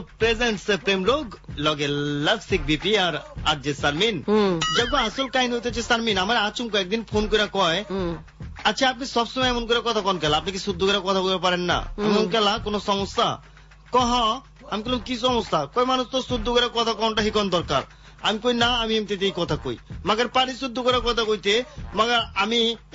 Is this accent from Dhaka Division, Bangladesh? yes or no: yes; Dhaka, Dhaka Division, Bangladesh; first language Dhakaiya Bengali; আমি ঢাকাইয়া আমি ঢাকাইয়া ভাষা আমার মাতৃভাষা